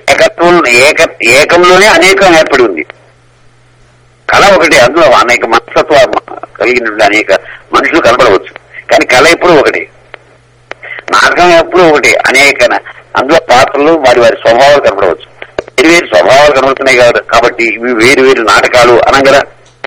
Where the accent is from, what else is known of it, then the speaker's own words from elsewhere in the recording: Kuchipudi, Andhra Pradesh, India; నేను ఇక్కడి నుంచి మా నేటివ్ ప్లేస్ కూచిపూడి వెళ్ళాలి అనుకుంటా